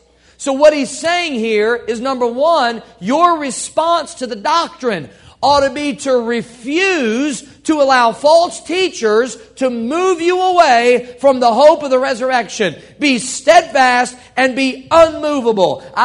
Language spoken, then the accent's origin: English; Missouri, United States; You ever heard the expression, stubborn as a Missouri mule? I'm from Missouri.